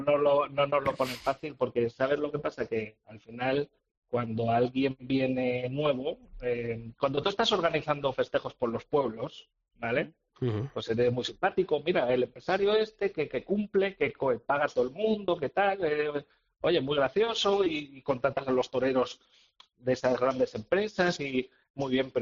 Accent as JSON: {"language": "Spanish", "region": "Aragon", "country": "Spain", "said": "lo que yo más conocía de donde yo vengo, que es del festejo popular, que en mi zona de Teruel pues existe muchísima afición."}